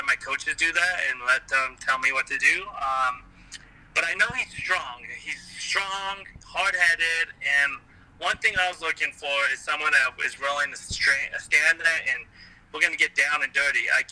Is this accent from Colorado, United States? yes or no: yes; Colorado, United States; I work and own a company in Colorado at my hometown.